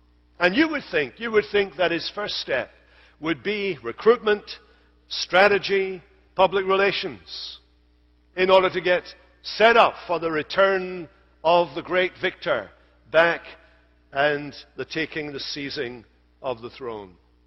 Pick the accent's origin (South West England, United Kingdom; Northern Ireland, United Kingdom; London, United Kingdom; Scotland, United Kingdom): Scotland, United Kingdom; I come from Scotland.